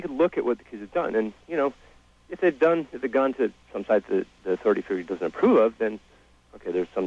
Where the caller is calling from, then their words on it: California, United States; I'm from Northern California.